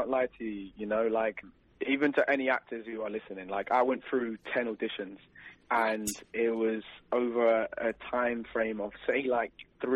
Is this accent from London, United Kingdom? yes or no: yes; London, United Kingdom; we was in my hometown, London